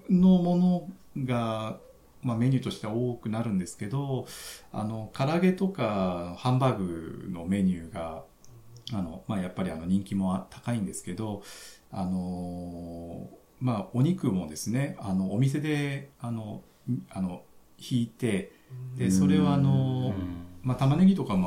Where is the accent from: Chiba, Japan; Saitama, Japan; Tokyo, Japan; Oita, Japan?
Chiba, Japan; Mobara; うちも僕千葉の茂原市っていう本当超ど田舎の出身なんですけど